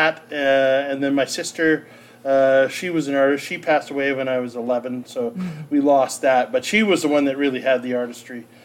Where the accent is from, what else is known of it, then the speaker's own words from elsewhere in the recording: New Brunswick, Canada; Yes, I'm from New Brunswick, so that's the only bilingual province in the country.